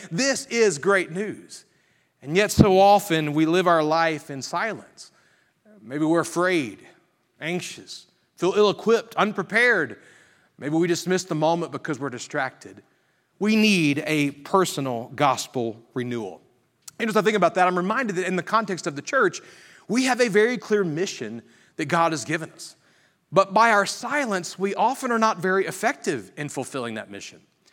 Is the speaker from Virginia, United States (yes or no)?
no; Alabama, United States; Now, growing up in Alabama, this one's absolutely my favorite